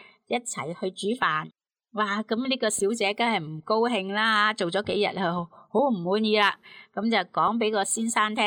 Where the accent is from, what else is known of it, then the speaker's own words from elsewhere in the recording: China; 而我们中国人有一句呢，就说养不教父之过